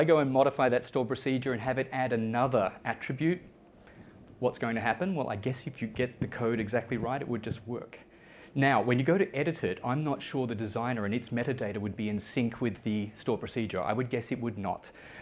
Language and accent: English; Victoria, Australia; within my home country of Australia, within my home state of Victoria, we have these members.